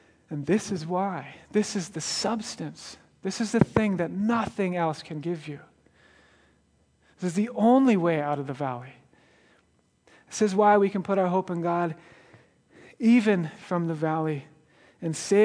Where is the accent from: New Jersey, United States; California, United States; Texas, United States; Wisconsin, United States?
Wisconsin, United States; Milwaukee; I grew up in Milwaukee. I'm surrounded by my family in Milwaukee.